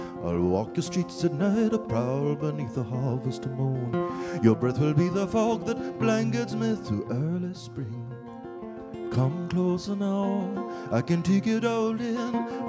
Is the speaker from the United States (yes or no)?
yes; St. Augustine, Florida, United States; I'm from St. Augustine, as Pat has said.